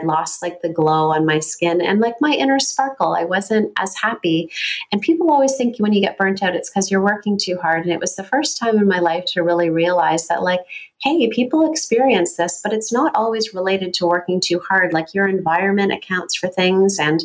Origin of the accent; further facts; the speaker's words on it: Canada; But imagine I'm a Canadian woman with a certain constitution, and all of a sudden I'm in the desert, right?